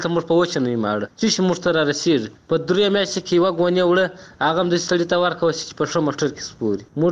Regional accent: Helmand, Afghanistan; موږ د هلمند یو،

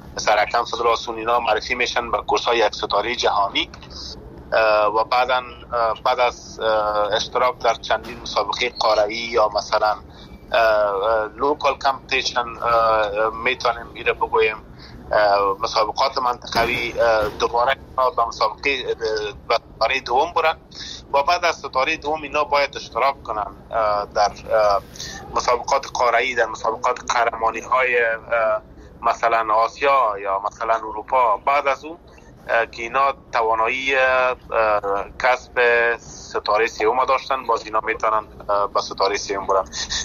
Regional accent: Afghanistan; born or raised there

